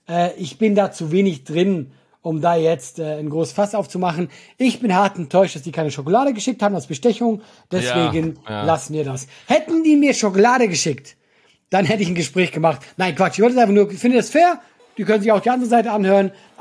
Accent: Switzerland; Ja, ich hab's als Schweizer falsch ausgesprochen, das ist sehr traurig.

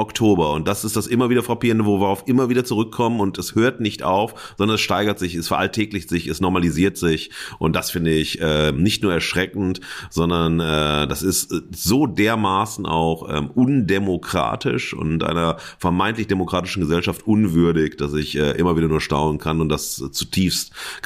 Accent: North Rhine-Westphalia, Germany; Ich bin selber im Ruhrgebiet groß geworden

